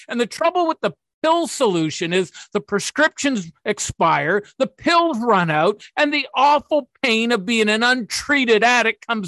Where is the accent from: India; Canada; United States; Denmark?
Canada; accent: Canadian; I hope my Canadian accent isn't too thick to understand what I'm saying.